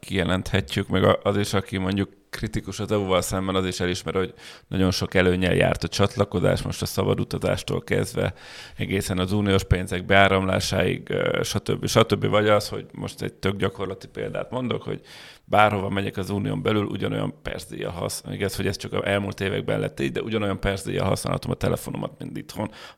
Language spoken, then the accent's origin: Hungarian; Ajka, Veszprém County, Hungary; én egy kisvárosba, Ajkáról származok